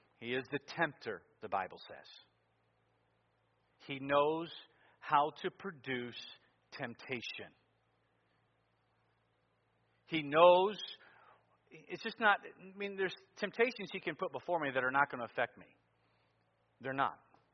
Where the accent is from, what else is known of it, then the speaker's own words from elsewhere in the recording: Cleveland, Ohio, United States; when I was in near my hometown of Cleveland, Ohio, in Lodi, Ohio.